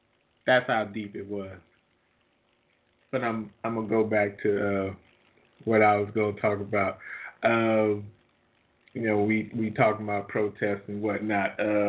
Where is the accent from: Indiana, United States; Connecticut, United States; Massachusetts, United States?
Indiana, United States; Indianapolis; growing up in Indianapolis, you know, and … being from Indiana, they were big, and we all wanted to have those afros.